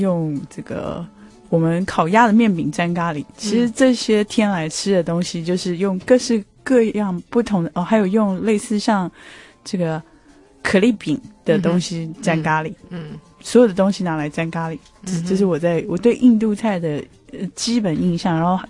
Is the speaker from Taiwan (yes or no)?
yes; Taiwan